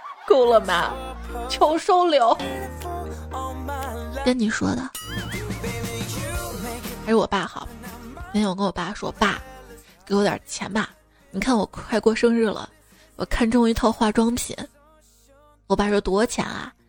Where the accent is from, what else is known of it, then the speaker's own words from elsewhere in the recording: China; 我们中国人可厉害了